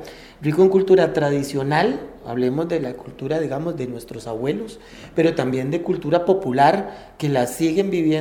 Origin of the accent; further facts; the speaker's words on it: San Sebastián, San José, Costa Rica; Bueno, yo soy de San Sebastián, así que estamos muy cerquita.